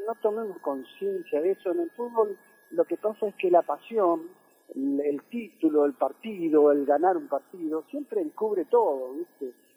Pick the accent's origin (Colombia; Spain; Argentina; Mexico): Argentina; Es propio de lo que nos pasa como argentinos